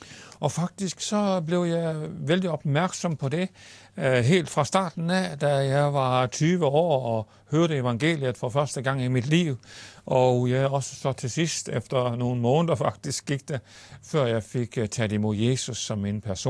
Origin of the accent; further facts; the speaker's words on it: Lundum, Central Denmark Region, Denmark; i min hjemby, så var jeg bare landmandssønnen fra Lundum Hede